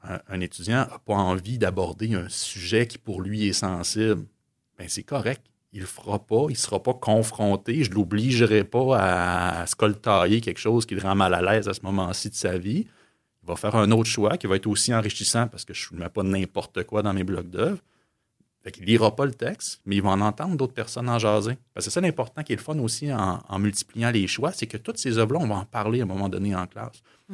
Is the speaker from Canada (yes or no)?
yes; Quebec, Canada; la culture française, c'est notre culture d'origine en tant que Québécois francophone